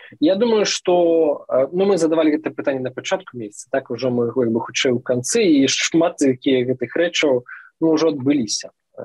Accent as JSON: {"language": "Belarusian", "town": "Salihorsk", "region": "Minsk Region", "country": "Belarus", "said": "Ну, я сам з Сальорску"}